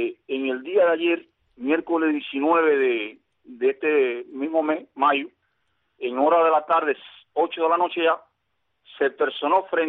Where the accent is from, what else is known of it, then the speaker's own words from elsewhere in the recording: Cuba; yo soy un cubano libre